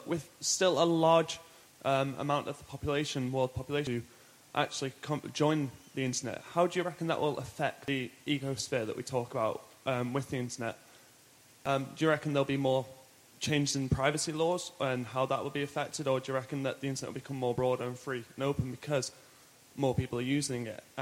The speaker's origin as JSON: {"language": "English", "region": "England", "country": "United Kingdom", "said": "I'm kind of happy about that, because I'm English"}